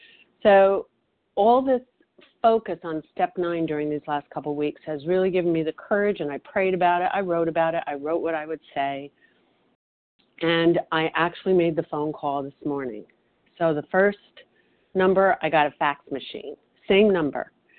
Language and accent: English; New Jersey, United States; I'm from New Jersey, and I am definitely a compulsive overeater.